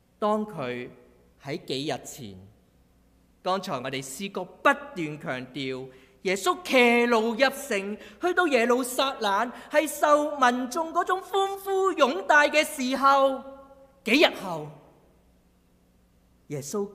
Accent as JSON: {"language": "Chinese", "country": "Hong Kong", "said": "我来自香港"}